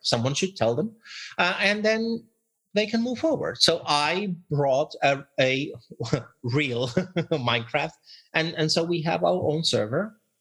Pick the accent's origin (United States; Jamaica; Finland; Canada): Finland; I grew up in Scandinavia, in Finland. And going to school in Finland